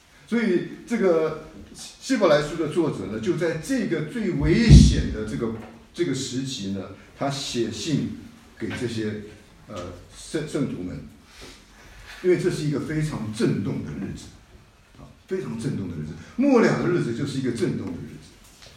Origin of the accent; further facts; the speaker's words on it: Taiwan; now in United States; 那特别是我又是从台湾来的，所以我还关心在台湾的事情。